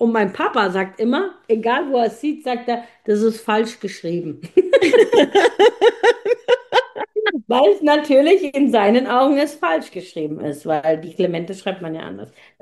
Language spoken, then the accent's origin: German; Germany; born there; nach Italien, da komme ich nämlich ursprünglich her, also meine Eltern, ich bin in Deutschland geboren.